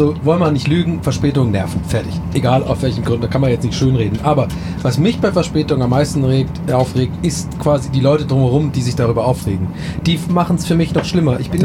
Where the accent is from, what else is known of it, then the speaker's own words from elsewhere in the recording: Ireland; German is a second language; die kenne ich halt von meiner Heimat, dass wenn zum Beispiel am Flughafen irgendwas nicht richtig funktioniert in der Schlange, dass die Iren eher dazu tendieren, da so einen Witz draus zu machen